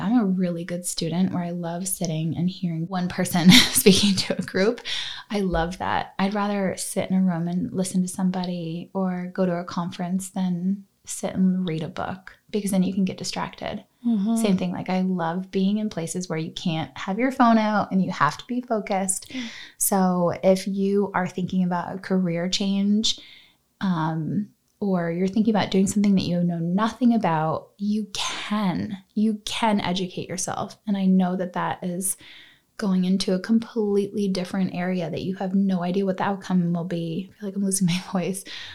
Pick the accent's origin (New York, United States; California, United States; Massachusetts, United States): Massachusetts, United States; Boston; I'm swearing. I'm from Boston. It just happens.